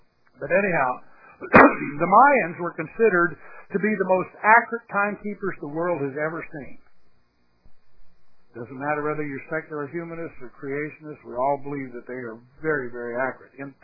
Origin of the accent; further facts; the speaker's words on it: Thailand; When I grew up in Thailand